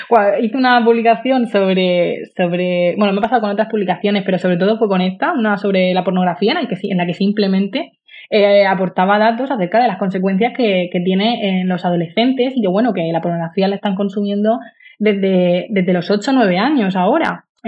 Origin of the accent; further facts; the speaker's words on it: Murcia, Region of Murcia, Spain; yo es que como soy de Murcia, pues bueno, pues eso fue aquí sobre todo